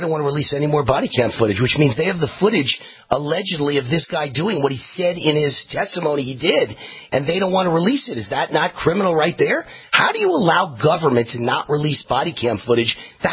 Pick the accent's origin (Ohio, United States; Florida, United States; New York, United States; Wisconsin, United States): New York, United States; I was raised in New York. You're a New Yorker. I'm a New Yorker.